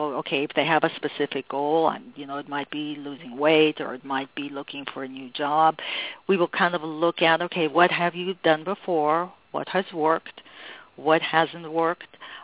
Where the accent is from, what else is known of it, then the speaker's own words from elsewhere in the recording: Mexico City, Mexico; I grew up in Mexico, in Mexico City, and the street that I grew up on was called Alta Vista.